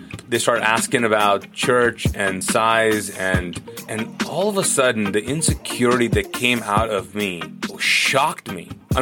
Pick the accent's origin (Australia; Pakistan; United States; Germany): Pakistan; moved away; I'm Pakistani, so we had our own music.